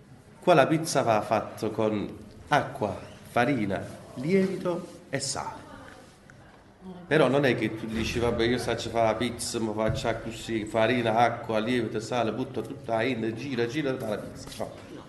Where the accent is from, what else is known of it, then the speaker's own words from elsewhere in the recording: Iran; Italian is a second language; now in Italy; ho dovuto fare un passo come clandestino, uscendo dall'Iran di nascosto.